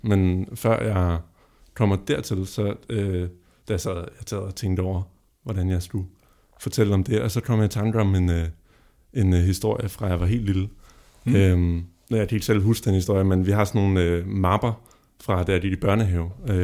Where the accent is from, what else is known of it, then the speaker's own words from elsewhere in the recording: Copenhagen, Capital Region, Denmark; Jeg tænkte jo sådan, jeg er fra København